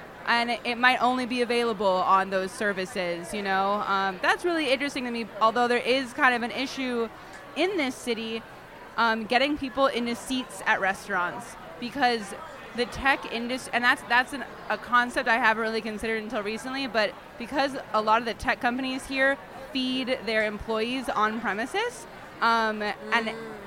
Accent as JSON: {"language": "English", "region": "California", "country": "United States", "said": "I knew I wanted to go back to California, just because I'm from California and the culture's a little different."}